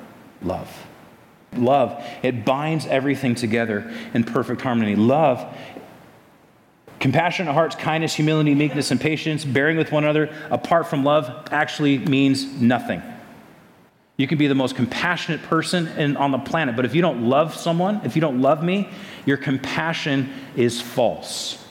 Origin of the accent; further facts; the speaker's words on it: California, United States; The fact that you can embrace me as a Californian shows that you love me, that God is at work.